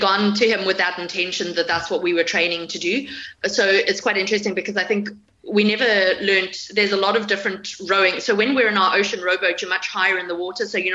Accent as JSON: {"language": "English", "country": "South Africa", "lives_now": "United Kingdom", "said": "I'm South African, so I'm always like running cold in the UK."}